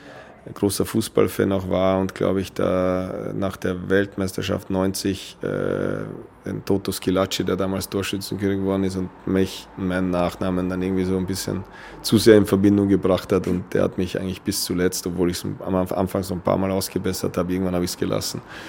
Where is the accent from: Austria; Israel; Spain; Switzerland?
Austria; Lower Austria; now in Kiel, Germany; Ich bin zwar in Niederösterreich aufgewachsen, so wie der Name sagt, ist das jetzt nicht das Hochgebirge.